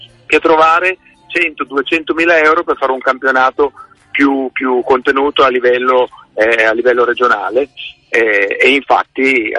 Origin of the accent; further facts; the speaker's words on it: San Martino in Rio, Emilia-Romagna, Italy; sono andato al mio paese d'origine, che è un piccolo paese in provincia di Reggio Emilia, che si chiama San Martino del Rio